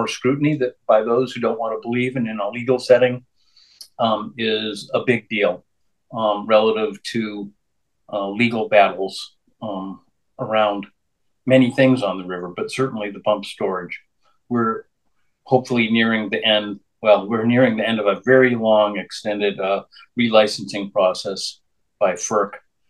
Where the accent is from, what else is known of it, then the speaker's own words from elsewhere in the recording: Greenfield, Massachusetts, United States; I'm from Greenfield.